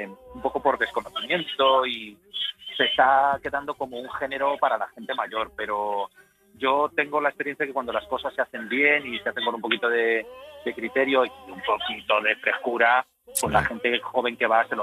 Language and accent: Spanish; Lima, Peru; born there; yo soy descendiente, yo nací en Lima